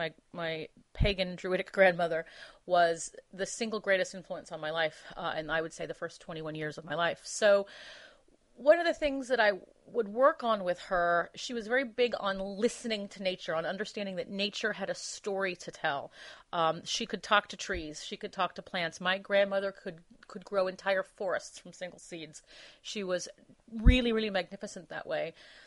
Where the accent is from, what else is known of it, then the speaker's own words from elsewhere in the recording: Los Angeles, California, United States; My grandmother, even though we were raised in Los Angeles, but my grandparents built a house up in the mountains